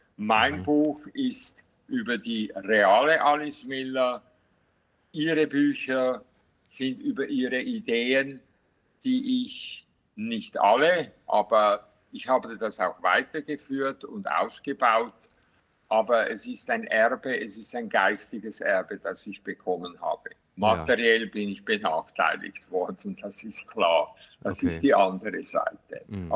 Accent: Switzerland; born there; Ich bin zwar kein Schweizer, ich bin ein Ausländer immer noch. Ich bin in der Schweiz geboren, aber ich bin ein Migrant.

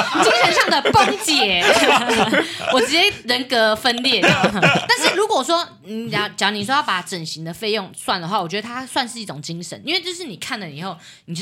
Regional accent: Changhua County, Taiwan; 我干嘛买我老家的房子？我就住我家就好啦

